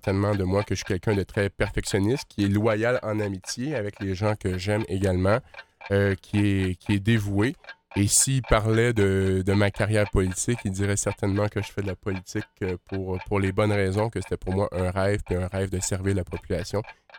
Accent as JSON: {"language": "French", "region": "Quebec", "country": "Canada", "tie": "born or raised there", "said": "Lanaudière, c'est ma région natale."}